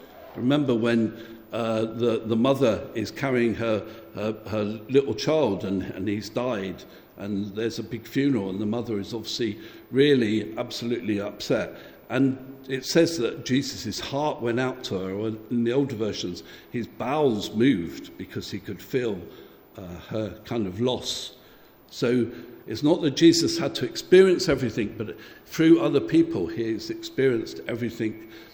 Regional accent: Chiswick, London, United Kingdom; So I grew up in London, and I grew up in Chiswick in West London. It was a very ordinary place then. It's very posh now, but it was very ordinary then, honest.

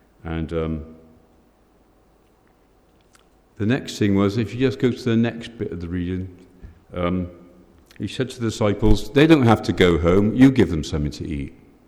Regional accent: Weston-super-Mare, South West England, United Kingdom; I'm from Weston-super-Mare.

